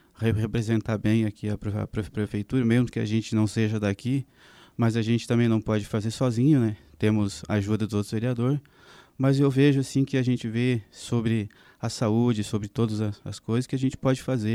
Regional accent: Lages, Santa Catarina, Brazil; moved away; hoje eu resido ali no quilômetro 1, né? Onde faz 12 anos que eu vim de Lages para cá.

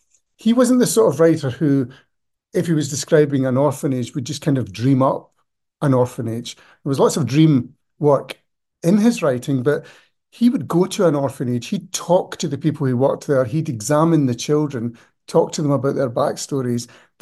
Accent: Glasgow, Scotland, United Kingdom; moved away as an adult; now in London, United Kingdom; I lived in King's Cross when I first came to London, aged 21. I came from Glasgow on the overnight bus

